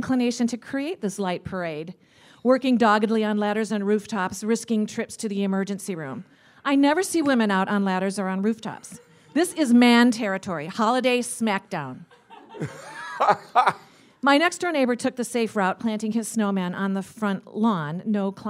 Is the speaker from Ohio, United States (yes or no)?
yes; Cleveland, Ohio, United States; I grew up in Cleveland, where there is plenty of snow all winter.